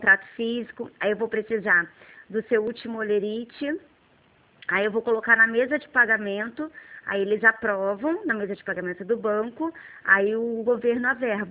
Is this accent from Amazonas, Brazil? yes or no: no; Rio de Janeiro, Brazil; accent: carioca; now in Sorocaba, Brazil